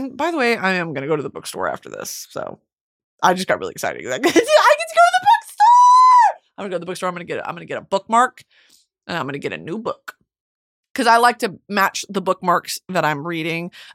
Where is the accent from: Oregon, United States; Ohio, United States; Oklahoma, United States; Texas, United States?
Texas, United States; Because, I mean, you know, we're from Texas, like, there is a culture there